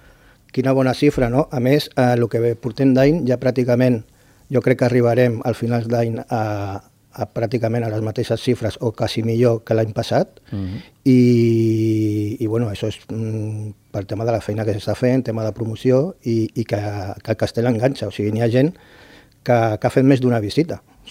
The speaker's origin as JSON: {"language": "Catalan", "region": "Catalonia", "country": "Spain", "said": "jo soc de la Selva Marítima"}